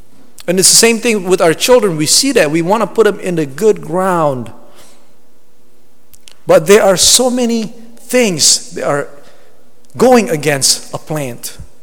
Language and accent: English; Indonesia; English is a second language; And I came from Indonesia originally. And back home, I remember it. It was so fertile there.